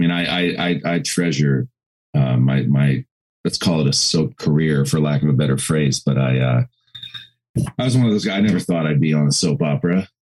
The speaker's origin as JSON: {"language": "English", "town": "Harrisburg", "region": "Pennsylvania", "country": "United States", "tie": "born or raised there", "said": "Well, I grew up in Harrisburg, Pennsylvania. So Hershey is like 15 minutes away from Harrisburg."}